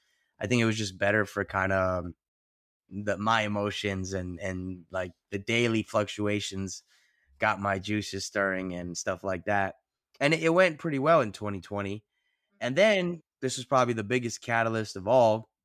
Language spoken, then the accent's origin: English; Miami, Florida, United States; But yeah, I was born and raised in Miami to immigrant parents. I have one older brother, and yeah, grew up here my whole life with a pretty tight-knit group of Malayali friends